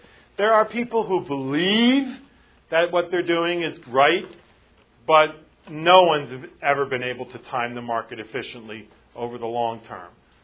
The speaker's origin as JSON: {"language": "English", "country": "United States", "said": "okay, well, I'm American."}